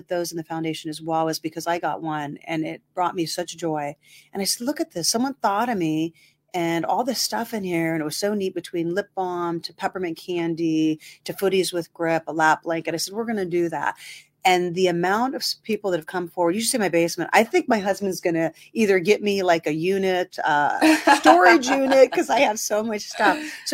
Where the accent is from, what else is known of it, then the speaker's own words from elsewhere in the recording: Massillon, Ohio, United States; now in Youngstown, United States; So originally from there, moved here in 91.